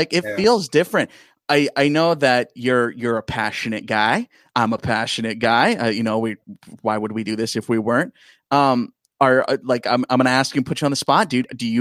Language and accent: English; La Habra, California, United States; I grew up on the edge of LA, Orange County. I grew up in La Habra. So, like, that is, like, literally the last city before Orange County.